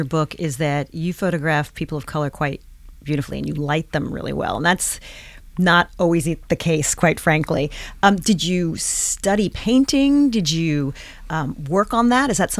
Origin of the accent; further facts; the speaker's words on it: New Jersey, United States; accent: Jersey; The book is called Author. My Jersey accent came out there.